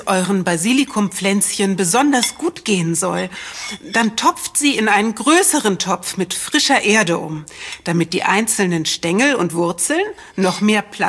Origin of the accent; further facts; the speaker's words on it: India; German is a second language; Und in Indien, meinem Heimatland, gilt die Pflanze vielen als heilig.